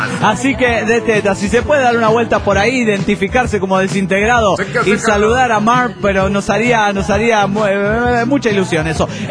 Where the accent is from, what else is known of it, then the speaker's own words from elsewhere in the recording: Tunja, Boyacá, Colombia; de Tunja, Colombia.